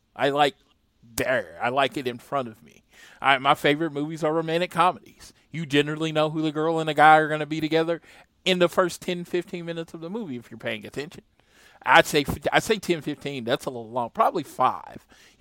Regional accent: United States; I don't want subtle. I'm American.

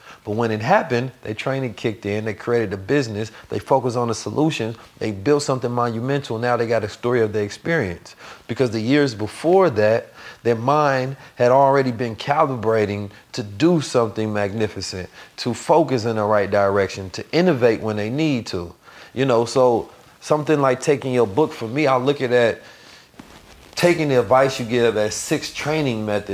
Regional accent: St. Louis, Missouri, United States; growing up in St. Louis, that's what it is, though, man.

